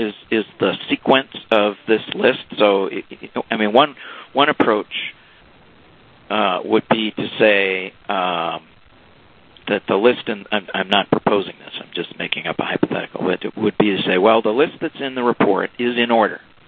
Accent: Ireland; I mean, I'm an Irish guy, so I'll keep talking if you don't

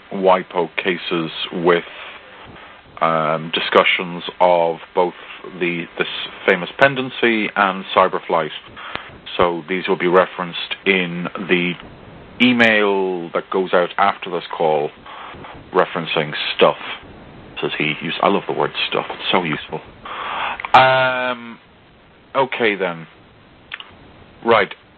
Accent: Ireland; but I was as I am Irish, using the entire Oscar Wilde reference would have been amusing for me anyway.

